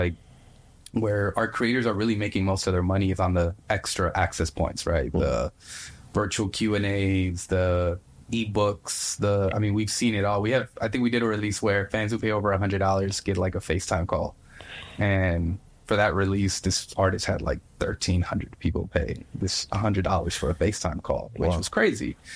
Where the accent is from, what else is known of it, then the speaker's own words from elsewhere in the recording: Mexico; So I'm originally from Mexico.